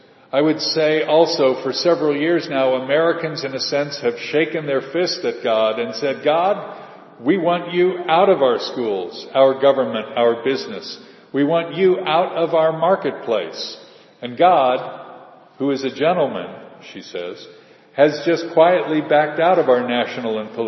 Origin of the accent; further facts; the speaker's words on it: Australia; which we'll remember again next week on 9/11, or as an Australian, 11/9, 2001.